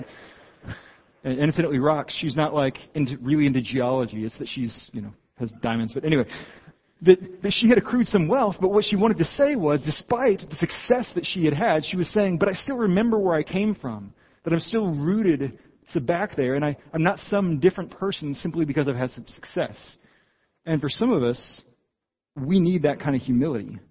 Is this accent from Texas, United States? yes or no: yes; Austin, Texas, United States; I grew up in Austin, Texas, of all places, right?